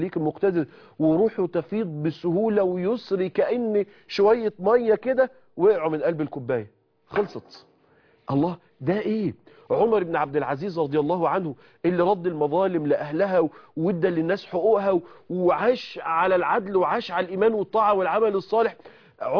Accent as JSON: {"language": "Arabic", "town": "Mansoura", "region": "Dakahlia", "country": "Egypt", "tie": "born or raised there", "said": "كنت لسه شاب صغير، تاني إعدادي تالت إعدادي، وكنا بنصلي في مسجد كبير عندنا في المنصورة اسمه مجمع الإمام"}